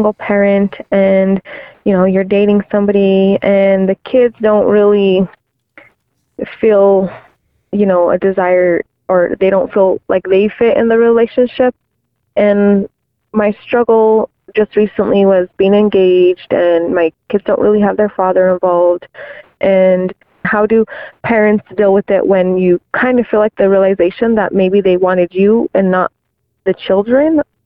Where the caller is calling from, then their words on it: New Mexico, United States; I'm actually from New Mexico, and I listen to you guys on the radio quite a bit.